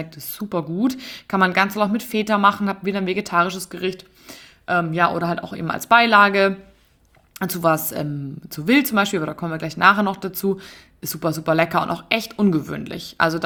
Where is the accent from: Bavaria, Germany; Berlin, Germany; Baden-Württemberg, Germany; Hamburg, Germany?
Bavaria, Germany; wie man bei uns in Bayern sagt